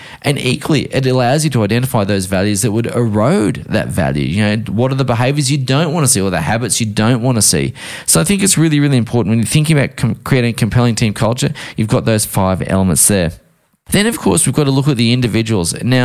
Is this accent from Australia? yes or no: yes; Australia; as an Australian